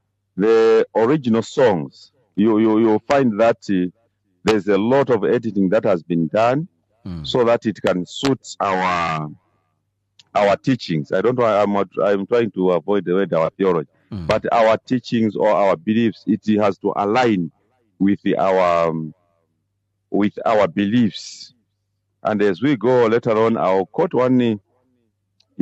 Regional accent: Zambia; I'm from Zambia myself, this is Malawi

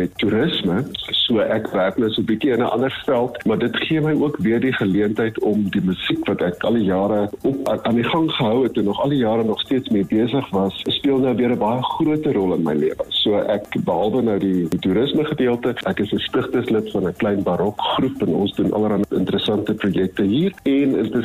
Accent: Bloemfontein, Free State, South Africa; moved away; Ek bly nie op die oomblik in Suid-Afrika nie, maar ek kom van Bloemfontein af en ek het gestudeer in die Vrystaatse Universiteit.

